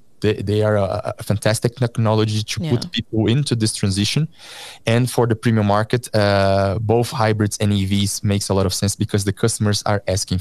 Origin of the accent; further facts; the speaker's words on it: Brazil; English is a second language; I come from Brazil, as you know, and also is a very big country with a very big car market